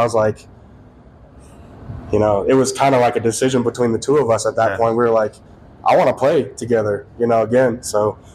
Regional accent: Oregon, United States; He came from Oregon. I'm from Oregon.

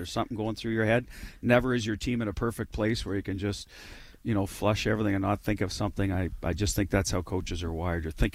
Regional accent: Canada; And being a Canadian, I didn't learn much about that in school in Canada.

